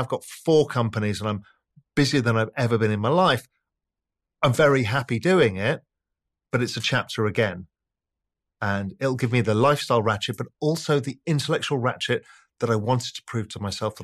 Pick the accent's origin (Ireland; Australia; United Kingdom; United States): United Kingdom; England; I'm English and my mum's Dutch.